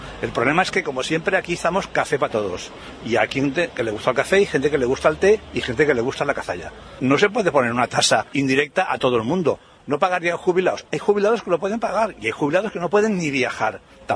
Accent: Catalonia, Spain; Yo soy catalán, tengo muchos amigos y familia en Cataluña

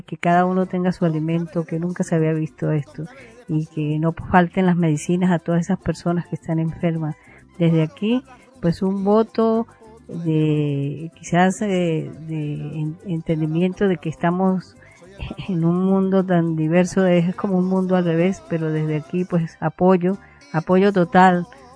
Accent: Venezuela; now in Spain; Y yo, como persona venezolana, habito aquí o vivo aquí en España

